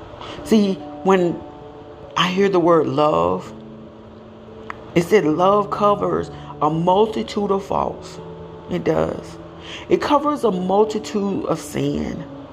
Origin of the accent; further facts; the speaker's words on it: Elba, United States; journey to my hometown of Elba to live with my grandmother.